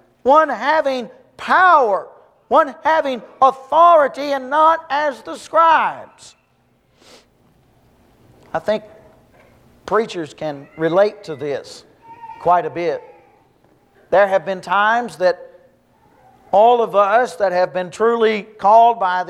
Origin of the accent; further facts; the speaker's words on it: the South, United States; accent: southern; now in Australia